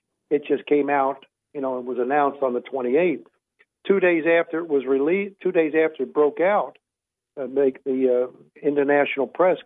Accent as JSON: {"language": "English", "town": "New York City", "region": "New York", "country": "United States", "tie": "born or raised there", "said": "I mean, I grew up in New York City."}